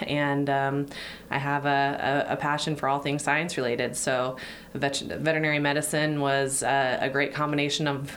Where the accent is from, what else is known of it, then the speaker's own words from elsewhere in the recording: Knoxville, Tennessee, United States; I'm from here in Knoxville.